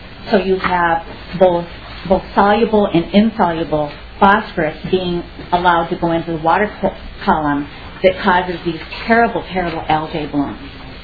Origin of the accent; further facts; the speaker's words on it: Minnesota, United States; now in Plymouth, United States; I grew up on Leech Lake and currently live on Medicine Lake in the city of Plymouth in the metro area